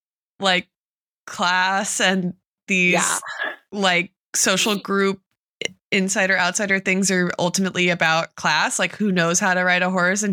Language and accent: English; California, United States; And we grew up in the Central Valley, which is like where there are farms, you know